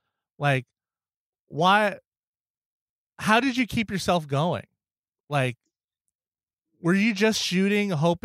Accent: New York, United States; Well, as a New Yorker

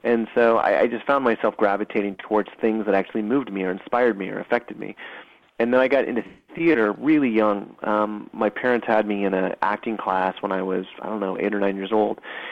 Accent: Kansas, United States; I think that I grew up in Midwest Kansas and I never was really good at school

